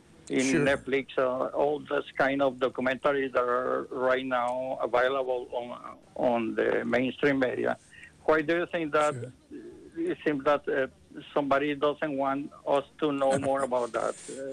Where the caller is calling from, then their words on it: Canada; I'm from Canada.